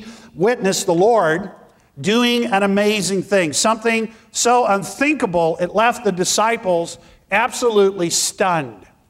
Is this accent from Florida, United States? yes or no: no; McAllen, Texas, United States; born or raised there